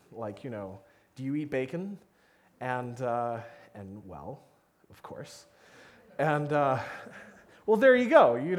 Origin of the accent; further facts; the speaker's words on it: Canada; because I grew up in Canada, so I played hockey